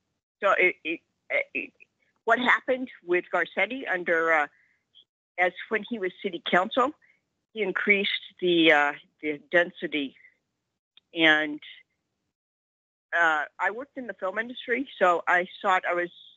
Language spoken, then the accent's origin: English; California, United States; Yes, well, and I am from California, a native of California, and I see Newsom.